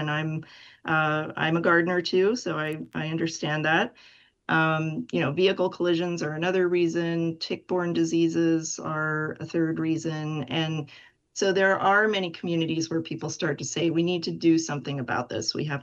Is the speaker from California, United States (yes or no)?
no; Pennsylvania, United States; I grew up in Pennsylvania, outside of Pittsburgh. Deer hunting is a really big deal there.